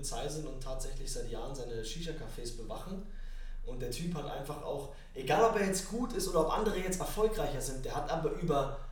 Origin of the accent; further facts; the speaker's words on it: Berlin, Germany; Aber Tempelhofer Junge, das ist halt von mir, ich komme aus Tempelhof.